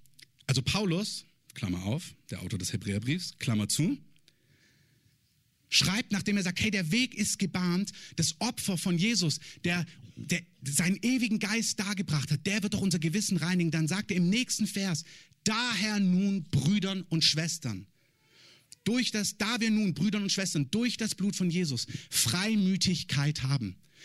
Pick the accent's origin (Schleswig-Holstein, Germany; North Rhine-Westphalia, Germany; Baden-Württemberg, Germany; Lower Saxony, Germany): Baden-Württemberg, Germany; Ich bin auch kein Schwabe, ich komme nur von da. Also ich bin kein Schwabe von Geburt her, sondern da nur groß geworden.